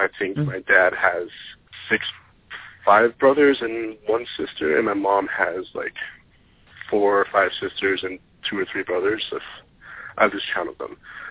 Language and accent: English; Portland, Oregon, United States; The best way to describe Oregon, I grew up right outside of Portland.